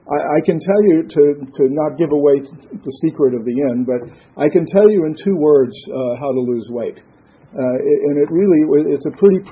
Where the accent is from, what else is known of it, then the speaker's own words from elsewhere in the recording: Texas, United States; In the early 50s, when I was growing up in Texas, my mom had a local television show